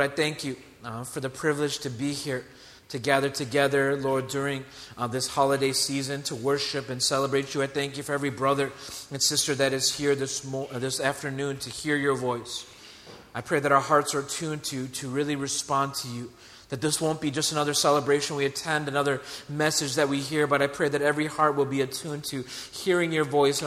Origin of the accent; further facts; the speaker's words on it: United States; born there; I am actually from India. Well, my parents are from India. I was born in the States, but they're from India.